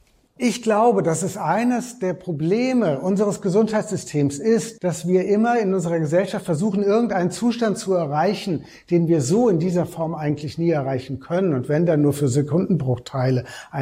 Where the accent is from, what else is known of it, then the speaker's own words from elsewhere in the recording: Frankfurt, Hesse, Germany; Gut, ich bin in Frankfurt aufgewachsen.